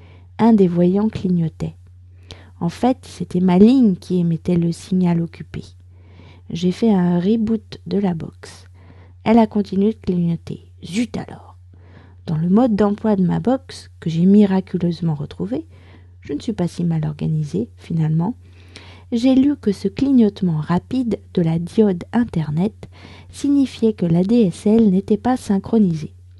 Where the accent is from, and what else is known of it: France